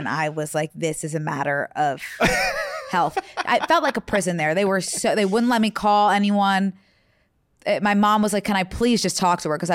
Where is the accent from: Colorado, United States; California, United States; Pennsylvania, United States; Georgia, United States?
Pennsylvania, United States; Philadelphia; I'm from Philly or the Philadelphia area that I forget that that's also Pennsylvania.